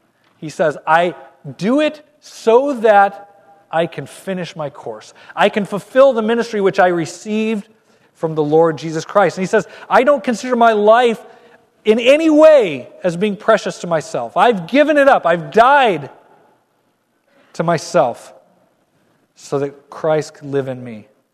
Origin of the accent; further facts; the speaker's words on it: Colorado, United States; I'm from the Colorado Mountains.